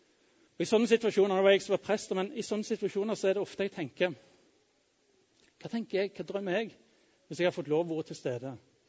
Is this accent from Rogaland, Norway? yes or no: yes; Jørpeland, Rogaland, Norway; Når jeg vokste opp på Jørpeland for mange år siden